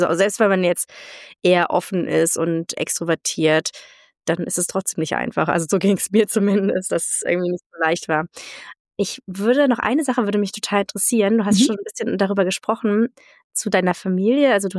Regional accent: Germany; first language German; Mama und Papa kommen aus Deutschland

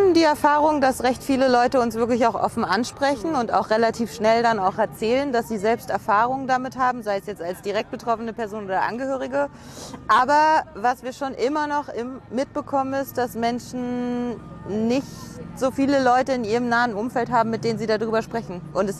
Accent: Freiburg, Baden-Württemberg, Germany; Aus Freiburg.

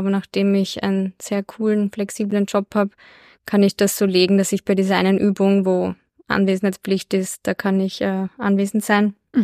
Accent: Linz, Upper Austria, Austria; ich komme aus Linz.

